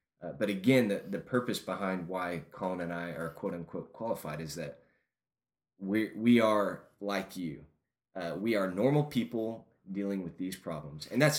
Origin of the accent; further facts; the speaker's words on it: Yukon, Oklahoma, United States; I grew up in Yukon, Oklahoma, West OKC. Pretty much all my life